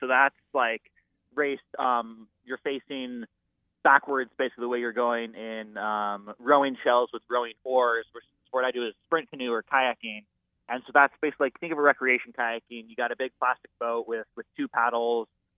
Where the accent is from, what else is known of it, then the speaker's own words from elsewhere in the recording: Bellingham, Washington, United States; so I grew up first paddling on Lake Patton.